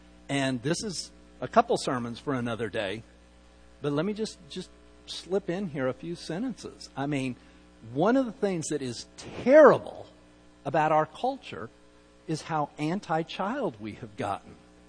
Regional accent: Utah, United States; now in Texas; I grew up in Utah. I grew up in Utah, okay? I never knew I had an accent.

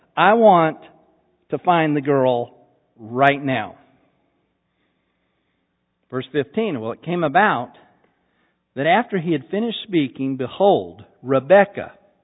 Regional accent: Salt Lake City, Utah, United States; moved away; I mean, I grew up in Utah, Salt Lake. I've been gone from Utah 35 years.

